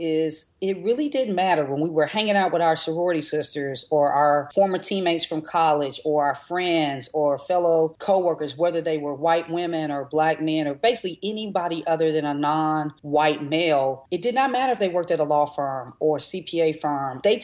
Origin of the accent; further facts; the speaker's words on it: Memphis, Tennessee, United States; We're from Memphis. Don't judge us.